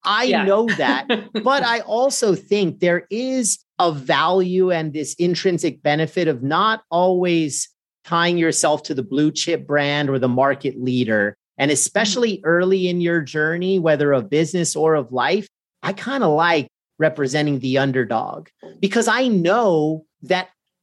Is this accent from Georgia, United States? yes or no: no; California, United States; Even though I'm from SoCal, I went up to the Bay Area